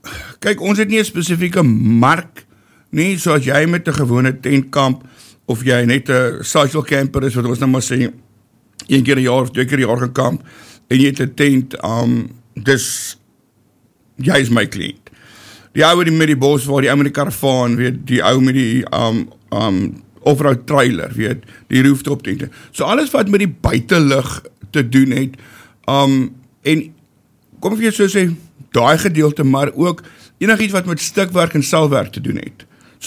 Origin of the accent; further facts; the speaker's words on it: Pretoria, Gauteng, South Africa; ek kom nou van Pretoria af